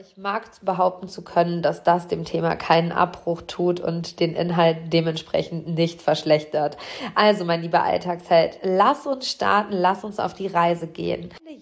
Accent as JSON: {"language": "German", "town": "Hamm", "region": "North Rhine-Westphalia", "country": "Germany", "tie": "born or raised there", "said": "auf Schloss Oberwerries hier in meiner Heimatstadt Hamm."}